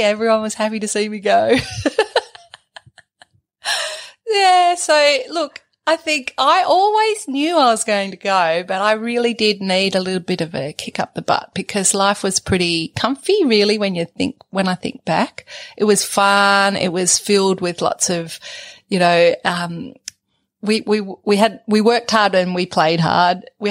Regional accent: New South Wales, Australia; So really, really, really happy that I grew up in Western New South Wales when I did

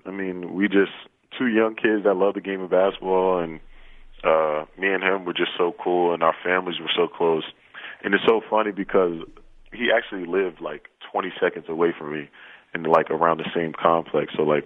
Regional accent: New York, United States; we're two kids from Westchester just trying to make a name for ourselves

